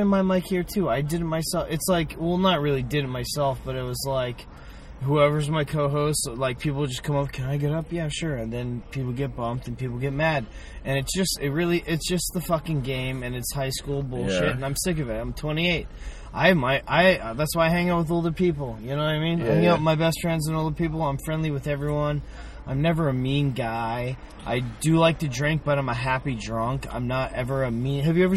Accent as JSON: {"language": "English", "region": "Florida", "country": "United States", "tie": "born or raised there", "moved": "as an adult", "lives_now": "Boston, United States", "said": "So, yeah, then I grew up in Florida, but I started comedy in Boston. So I moved to Boston in 2012"}